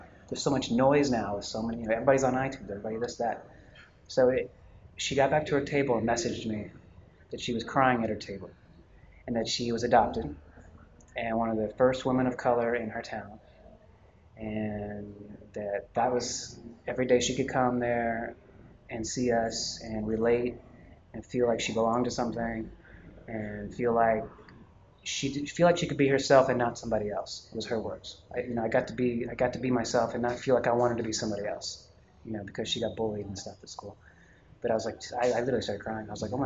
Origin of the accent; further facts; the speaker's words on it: Oklahoma, United States; I definitely know the sound. I'm from Oklahoma.